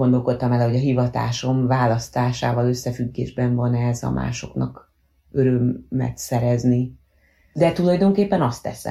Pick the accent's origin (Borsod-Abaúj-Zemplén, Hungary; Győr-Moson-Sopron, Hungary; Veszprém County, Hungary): Győr-Moson-Sopron, Hungary; Mosonmagyaróvár; moved away as an adult; also born or lived in Budapest; Moson-Magyaróvár a szülővárosom, és ugye én itt éltem 18 éves koromig, utána kerültem el a tanulmányaim okán a fővárosba, de ugye a szüleim ott éltek, nekem az volt a haza, én oda jártam haza.